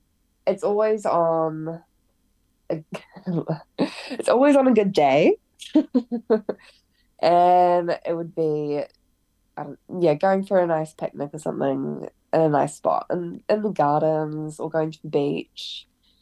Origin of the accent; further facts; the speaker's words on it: Dunedin, Otago, New Zealand; Yep, I'm from Dunedin. Yeah, always been here.